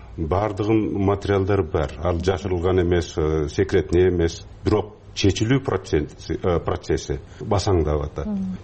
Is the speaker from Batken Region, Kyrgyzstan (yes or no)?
yes; Samarkandek, Batken Region, Kyrgyzstan; Бул жерде мен өскөм, абдан жакшы билем. Орто сай деген Самаркандеги азыр 3ке бөлүнөт.